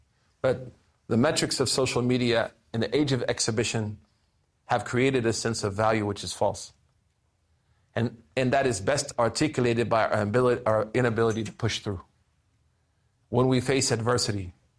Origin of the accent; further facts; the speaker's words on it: Oklahoma, United States; I'm from Oklahoma, like, we don't even speak English, like, let alone like memorize this holy book.